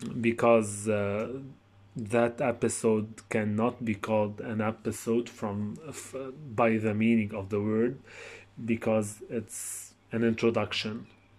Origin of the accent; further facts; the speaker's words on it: Lebanon; from Lebanon, and I'm 23 years old.